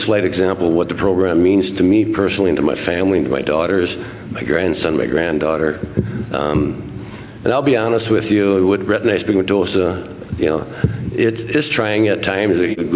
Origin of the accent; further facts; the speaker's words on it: Eau Claire, Wisconsin, United States; As mentioned, I am from Wisconsin, actually Eau Claire, Wisconsin.